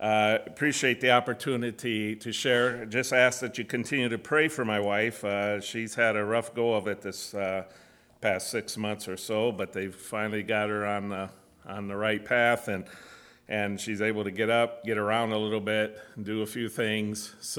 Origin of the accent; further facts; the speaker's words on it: Côte d’Ivoire; now in United States; I was born and raised in Ivory Coast, have spent over 30 years there.